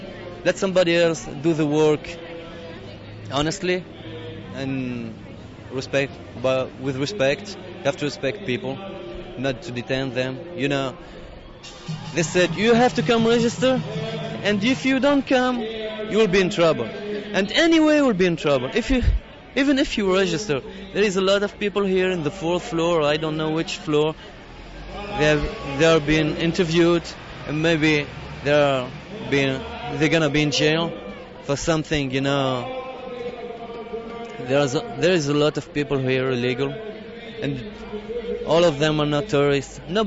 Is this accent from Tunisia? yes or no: yes; Tunisia; now in United States; I'm from Tunisia. I came here to study.